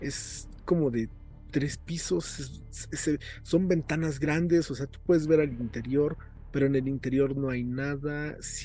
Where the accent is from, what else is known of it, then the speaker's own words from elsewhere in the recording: Ozumba, State of Mexico, Mexico; now in Santa Cruz, Mexico; Yo trataba de recordar acá en Santa Cruz, y bueno, donde vivo ahorita, o en Ozumba, de donde soy.